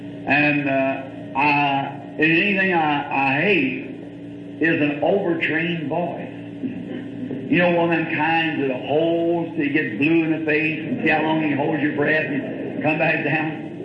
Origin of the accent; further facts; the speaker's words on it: the South, United States; I'm a Southerner. I'm emotional.